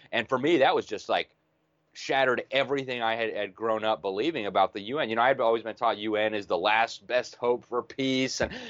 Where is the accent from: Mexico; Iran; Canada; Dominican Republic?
Mexico; also born or lived in Brazil / Switzerland / South Africa; now in United States; I grew up mostly in Latin America, many years in Mexico, many years in Brazil. We moved to Switzerland, and then I moved down to Africa, South Africa, for some time, then back to Europe.